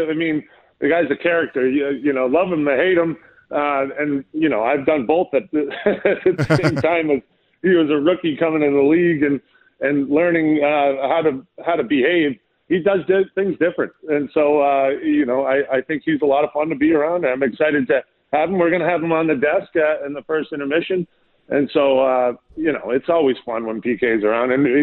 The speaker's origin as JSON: {"language": "English", "town": "Boston", "region": "Massachusetts", "country": "United States", "tie": "born or raised there", "said": "Well, I don't forget, I grew up in Boston. And that's where I got my dunks."}